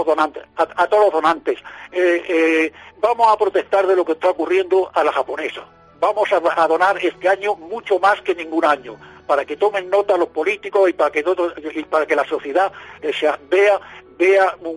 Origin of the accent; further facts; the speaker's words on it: Andalusia, Spain; me siento orgulloso como andaluz que soy.